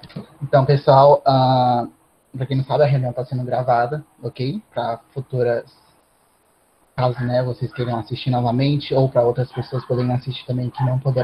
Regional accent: Betim, Minas Gerais, Brazil; eu sou de aqui de Betim, Minas Gerais. Eu tenho 18 anos também, eu fui, né, aluno de escola pública durante toda a minha vida.

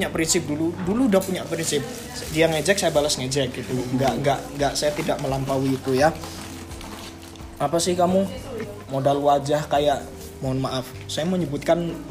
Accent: Java, Indonesia; kalau terus saya itu orang Jawa terus dikucilin apa gimana.

